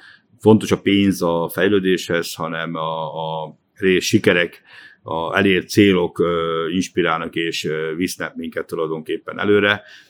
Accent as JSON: {"language": "Hungarian", "town": "Lipót", "region": "Győr-Moson-Sopron", "country": "Hungary", "tie": "born there", "said": "Tulajdonképpen ugye Lipóton születtem, ez a kis 700-750 lakósú települést szeretem"}